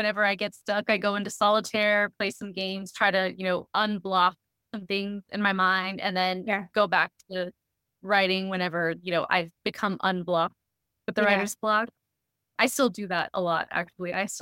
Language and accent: English; Corpus Christi, Texas, United States; also born or lived in San Antonio; So I'm originally from Corpus and moved to San Antonio.